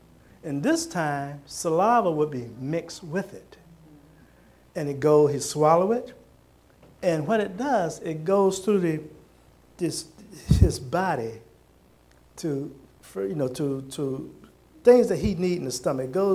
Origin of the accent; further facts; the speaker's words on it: Williamsburg, Virginia, United States; when we grew up in Williamsburg, and we lived in East Williamsburg, which put me just outside the city school of James City County